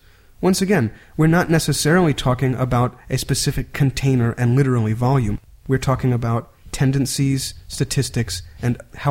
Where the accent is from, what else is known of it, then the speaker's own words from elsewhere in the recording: United States; and I'm from the United States.